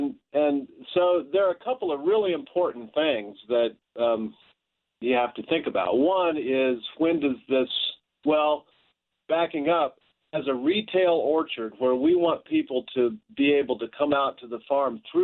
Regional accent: Overland Park, Kansas, United States; So despite the fact that I grew up in Overland Park in the suburbs, I've always had a real interest in that.

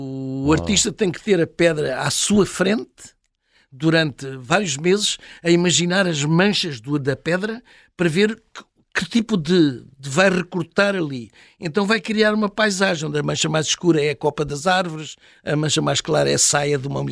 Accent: Daman, Dadra and Nagar Haveli and Daman and Diu, India; also born or lived in Goa; Depois, quando era criança, em Damão falava gusarate com as outras crianças.

